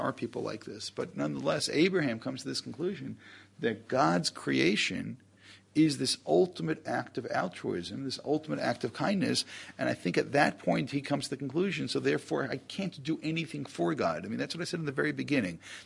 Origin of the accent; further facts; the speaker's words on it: New York, United States; Look, I don't know how many of you are from New York, but I grew up in New York.